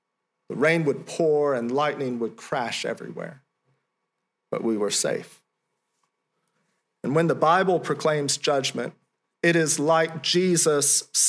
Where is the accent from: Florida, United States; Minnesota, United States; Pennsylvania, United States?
Florida, United States; You know, growing up in Florida, every fall and summer, nearly almost every day, in those seasons, it would pour down with rain.